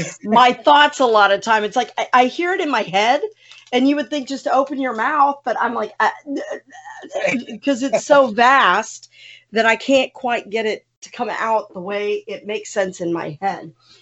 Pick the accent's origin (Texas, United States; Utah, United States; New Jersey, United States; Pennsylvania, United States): Texas, United States; San Antonio; also born or lived in Denver; I was born in Colorado, in Denver, and I have some memories of Denver. But basically, we moved to Texas, to San Antonio, Christmas break of my first grade year.